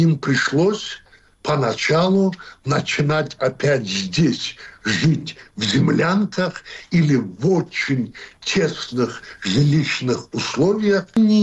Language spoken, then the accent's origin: Russian; North Caucasus, Russia; Единственное, что я знаю, мы кавказцы, у нас не было обращения друг к другу на «вы»